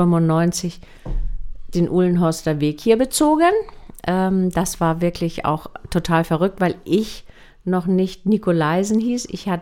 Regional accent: Norderstedt, Schleswig-Holstein, Germany; also born or lived in Hamburg; Also ich komme hier ursprünglich aus Norderstedt, bin in Hamburg geboren und meine Eltern sind, als ich glaube ich 2 oder so war, nach Norderstedt gezogen.

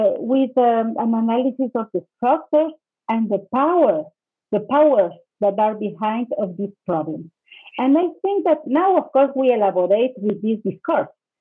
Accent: Ecuador; from Ecuador. I am a biologist.

